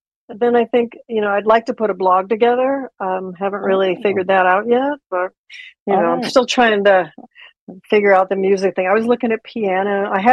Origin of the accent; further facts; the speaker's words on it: Akron, Ohio, United States; I'm from Akron, so similar.